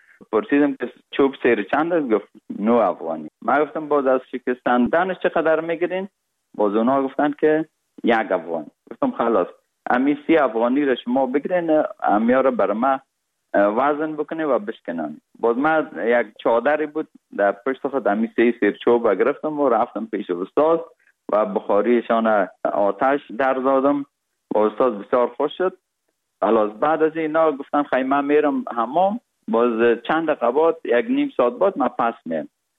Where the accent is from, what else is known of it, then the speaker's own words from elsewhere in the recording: Kabul, Afghanistan; also born or lived in Parwan; تولدم در ولایت پروان شده و بعد از او 40 روزه بودیم که پدرم مرا کابل آورد، چون وظیفه ایشان در کابل بود و ما در سایه کوتی سنگی کابل بزرگ شدیم.